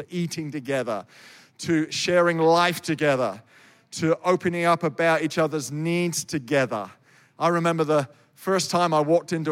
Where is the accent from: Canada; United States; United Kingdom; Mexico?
United Kingdom; I'm a Brit.